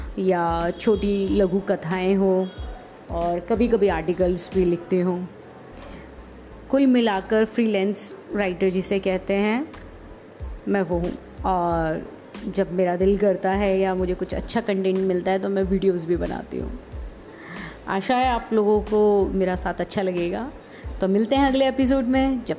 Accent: Delhi, India; मैं बेसिकली दिल्ली से हूँ और वहीं रहती हूँ।

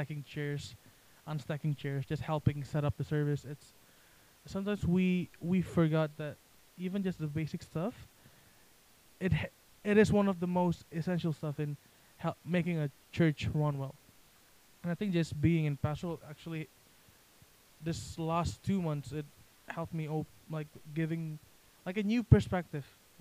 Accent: Jakarta, Indonesia; English is a second language; Well, I'm from Indonesia. I'm from the capital, Jakarta.

